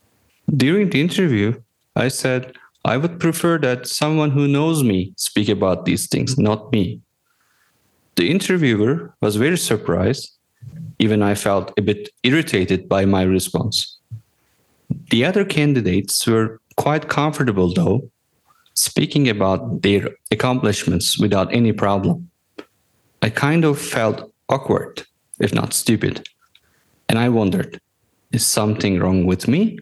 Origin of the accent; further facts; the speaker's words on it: Turkey; English is a second language; I'm from Turkey, one of the few non-weirds.